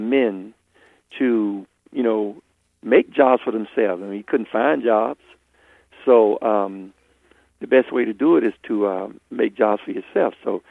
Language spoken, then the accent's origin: English; the South, United States; I grew up in the South, and my grandparents raised me. My grandfather was a Baptist minister.